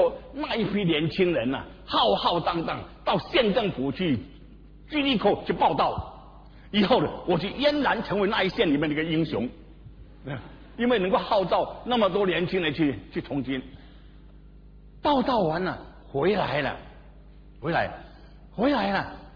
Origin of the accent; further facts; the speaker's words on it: Singapore; 因为我新加坡人，他没有地方去调查。